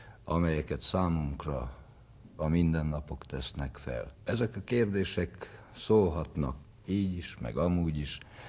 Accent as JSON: {"language": "Hungarian", "town": "Odorheiu Secuiesc", "region": "Harghita", "country": "Romania", "said": "közelebbről erdélyi székely lennék, aki Székelyudvarhelyen születtem, 42 esztendővel ezelőtt"}